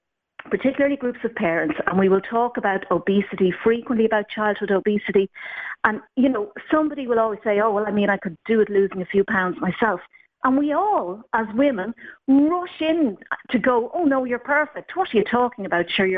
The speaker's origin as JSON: {"language": "English", "country": "Ireland", "said": "as a member, you know, as an Irish person, as a parent"}